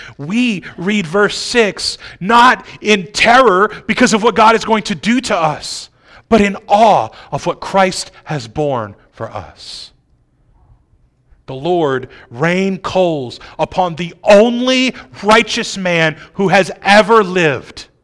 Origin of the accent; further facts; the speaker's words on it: New Orleans, Louisiana, United States; Look, I grew up just outside of New Orleans. Streets that just don't have huge holes in them are a plus for me.